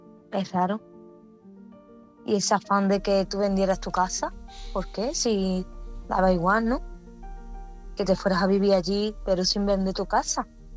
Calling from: Málaga, Andalusia, Spain; de Málaga.

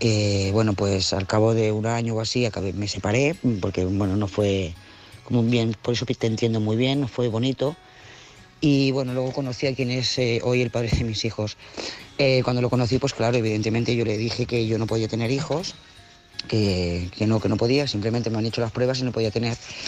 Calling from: Lloret de Mar, Catalonia, Spain; de Lloret de Mar.

